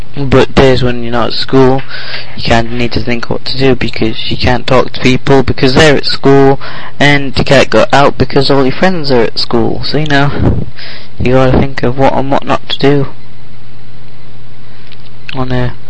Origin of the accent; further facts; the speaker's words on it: United Kingdom; I'm British.